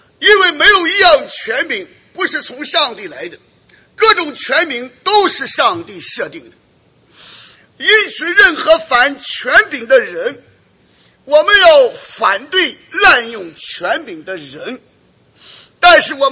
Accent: United States; 我们虽然身为美国人、美国公民啊，我们有游行示威的权利啊

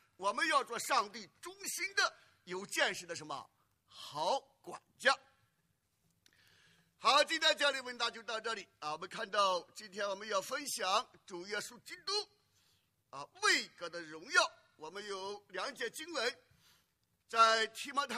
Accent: United States; 那我们美国人有的时候为什么工作上的压力这个债务上的压力特别高呢？

